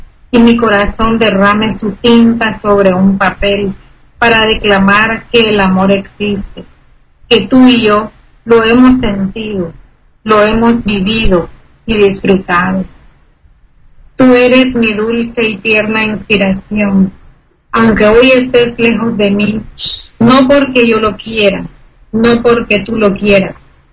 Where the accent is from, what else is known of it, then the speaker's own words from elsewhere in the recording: Managua, Nicaragua; Soy de Managua, Nicaragua, América Central, un país muy lindo de lagos y volcanes, y es un país chiquitito